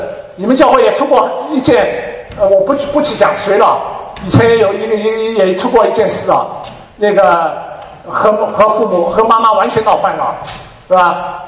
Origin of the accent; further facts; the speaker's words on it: Shanghai, China; 就是像上海这种石库门房子，一栋楼里边住七八户人家，所以三代同堂是太简单的事了。所以不断的就我小的时候就在听着邻居在那边吵架长大